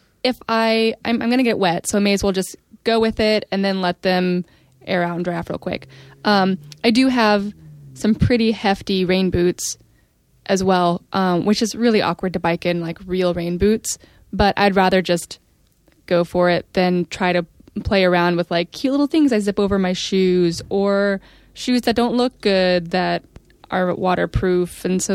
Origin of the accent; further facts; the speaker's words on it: Alaska, United States; I'm 31 years old. And I grew up in Alaska.